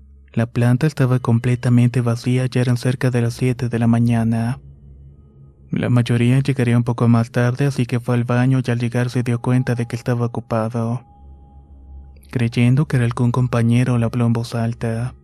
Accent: Honduras; Soy de Honduras, actualmente vivo en la ciudad de Choloma, conocida como la ciudad de las maquilas.

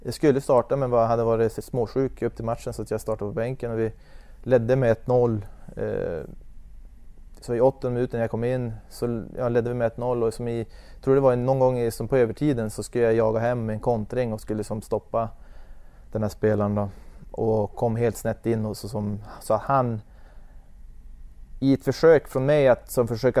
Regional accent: Ljusvattnet, Västerbotten County, Sweden; Jag är från Ljusvattnet typ.

